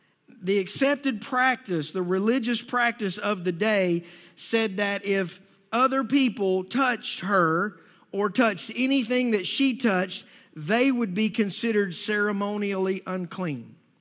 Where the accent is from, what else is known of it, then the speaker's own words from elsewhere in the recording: United States; These are all American ideas, and I'm American through and through.